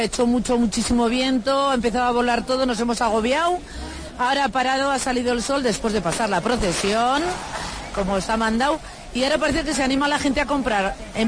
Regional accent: Tafalla, Navarre, Spain; nosotros venimos de Tafalla y hemos sido carameleros de toda la vida.

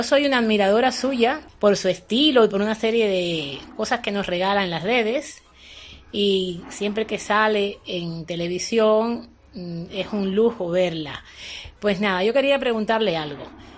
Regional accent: Cuba; Porque yo soy cubana

